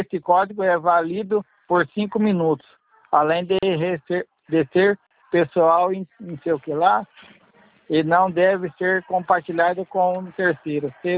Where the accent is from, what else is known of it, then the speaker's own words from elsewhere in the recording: Paraguaçu Paulista, São Paulo, Brazil; De Paraguaçu, Paulista.